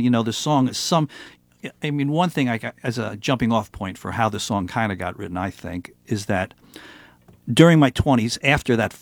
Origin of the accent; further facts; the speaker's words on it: New York City, New York, United States; I grew up in New York City.